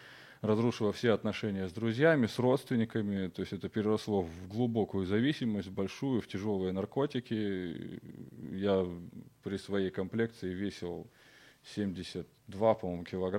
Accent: Kyiv, Ukraine; born there; я родился в Киеве, вся семья здесь жила в Украине.

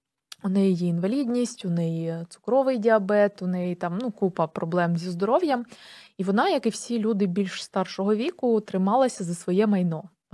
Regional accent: Kherson, Kherson Oblast, Ukraine; херсонці не цінують цього, але у мене теж був досвід життя не у Херсоні 2 роки. І от так само, як і ти, я почала любити це місто, коли повернулася в нього

